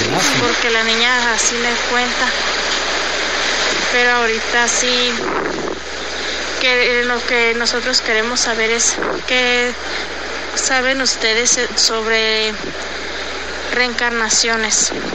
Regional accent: Guadalajara, Jalisco, Mexico; de Guadalajara.

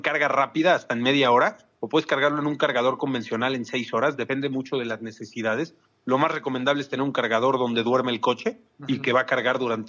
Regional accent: Mexico; Como mexicano es muy frustrante ver que todas las tecnologías suceden en Estados Unidos, en Europa, en China, y México va como 3 años, 4 años atrás

